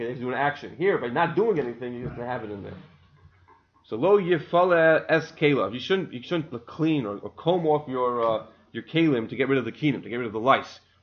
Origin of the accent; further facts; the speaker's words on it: Brooklyn, New York, United States; But growing up in Flatbush, I know most people don't use the Erev